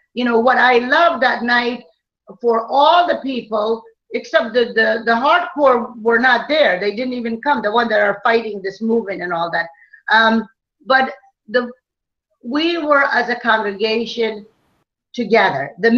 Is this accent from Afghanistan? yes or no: yes; Afghanistan; And I said, I'm from Afghanistan. I want to visit some of these people.